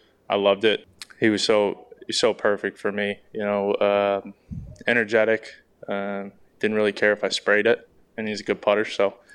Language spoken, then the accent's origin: English; Wisconsin, United States; you know, growing up in Wisconsin.